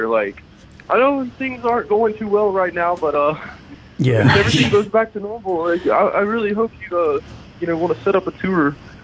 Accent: Jackson, Mississippi, United States; now in Hattiesburg, United States; I'm from Jackson, which is, I mean, like 2 hours north. But I'm living in Hattiesburg for school right now.

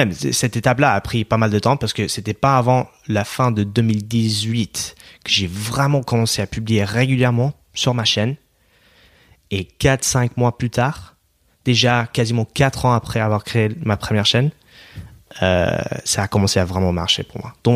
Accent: Oregon, United States; French is a second language; Moi, je viens de l'État d'Oregon, okay, juste au nord de la Californie, dans la côte ouest.

